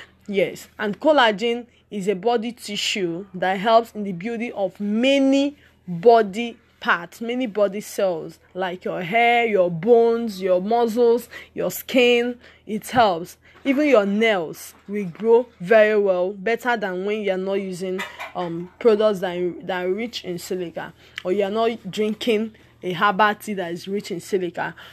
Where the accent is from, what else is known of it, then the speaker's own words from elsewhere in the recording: Nigeria; the natural hair advocate. I'm a Nigerian.